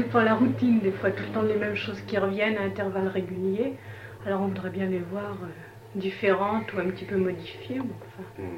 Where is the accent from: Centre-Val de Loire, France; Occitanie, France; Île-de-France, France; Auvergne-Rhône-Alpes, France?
Centre-Val de Loire, France; Orléans; Je suis née à Orléans, oui, oui.